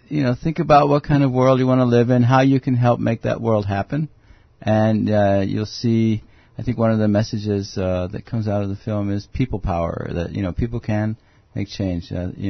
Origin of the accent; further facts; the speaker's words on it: Brazil; also born or lived in Argentina; I grew up in Latin America, mostly in Brazil and Argentina. And I grew up in a time of dictatorships.